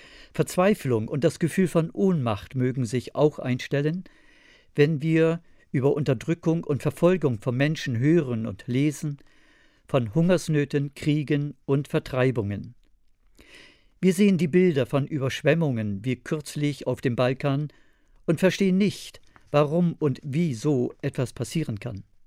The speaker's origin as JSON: {"language": "German", "region": "Northern Germany", "country": "Germany", "said": "Als Norddeutsche vergleichen wir schwierige Lebensphasen gern mit der stürmischen See"}